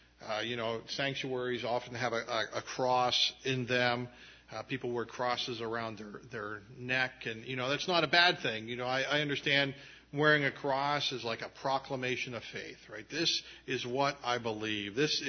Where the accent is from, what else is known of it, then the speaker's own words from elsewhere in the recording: Erie, Pennsylvania, United States; of you know that I grew up in Erie, Pennsylvania, drear Erie, especially at this time of the year.